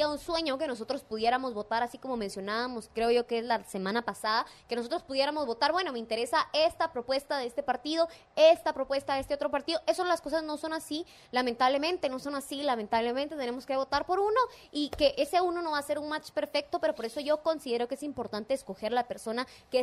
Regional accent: Guatemala; nosotros como guatemaltecos

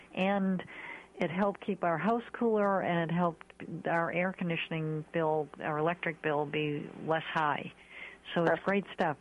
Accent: New England, United States; And as I'm from New England, and we're very big on being careful and not wasting.

